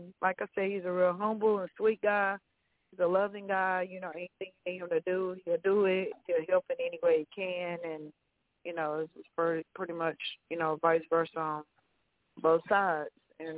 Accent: North Carolina, United States; also born or lived in Myrtle Beach; I'm from North Carolina, but I lived in Myrtle Beach. I just moved to Michigan, so yeah, I'm from North Carolina.

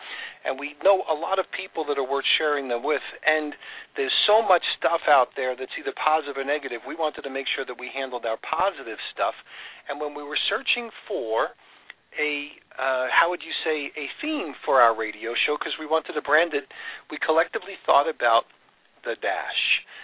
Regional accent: New York, United States; I grew up in New York, and not that New York is a different country, but there are a lot of different ethnic areas.

